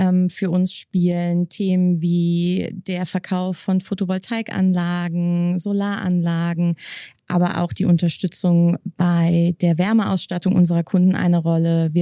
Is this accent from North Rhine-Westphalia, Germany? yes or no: no; Koblenz, Rhineland-Palatinate, Germany; Ich komme aus Koblenz, das ist nicht so weit weg. Der Rhein verbindet uns.